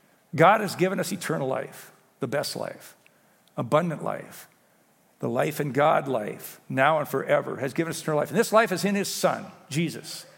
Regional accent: Montana, United States; Hey, I'm an American, man. We're a Christian nation. I'm a Montanan.

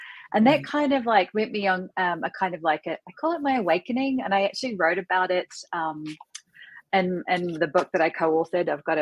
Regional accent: New Zealand; So I'm originally from New Zealand.

